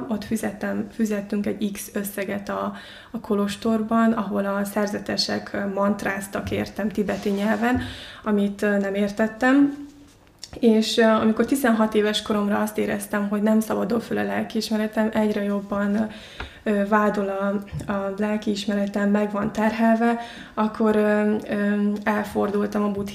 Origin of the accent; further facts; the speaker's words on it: Mongolia; Hungarian is a second language; now in Hungary; Mongóliából származom, és Mongóliában a buddhizmusnak a lámanizmus irányzatát követik, és én is egy ilyen buddhista családban nőttem föl.